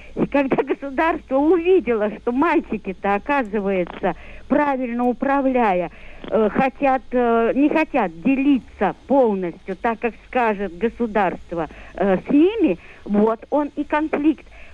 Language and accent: Russian; Moscow, Russia; я из Москвы.